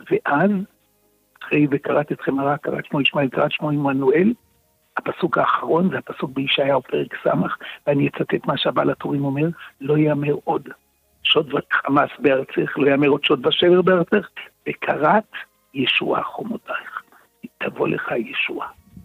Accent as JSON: {"language": "Hebrew", "town": "Tel Aviv", "region": "Tel Aviv District", "country": "Israel", "said": "אני זוכר, אני בתור תל אביבי"}